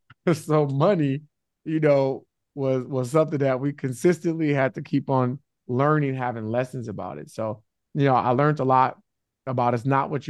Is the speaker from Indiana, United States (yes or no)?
no; San Francisco, California, United States; we grew up in San Francisco where we were just all thinking about how much fun could we have.